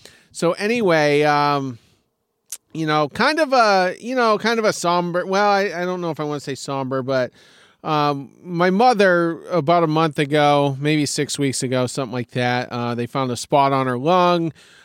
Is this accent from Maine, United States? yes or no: yes; Maine, United States; I am up in my home state of Maine.